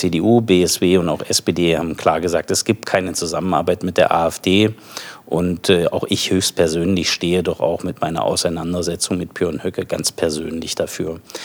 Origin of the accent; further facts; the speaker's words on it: Thuringia, Germany; einen gemeinsamen Geist entwickelt für Thüringen. Deswegen ist das heute auch ein guter Tag für meine Heimat.